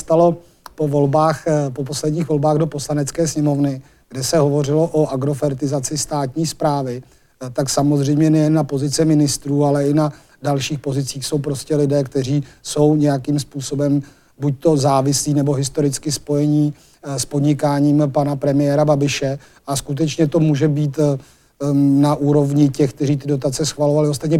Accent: Liberec Region, Czechia; Já jsem z Libereckého kraje, tak tam toho je plno.

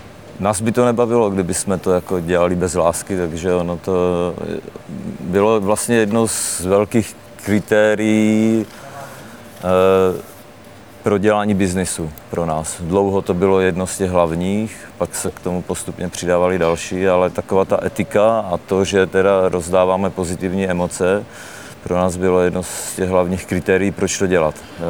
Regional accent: Opava, Moravian-Silesian Region, Czechia; já jsem rodák z Opavy

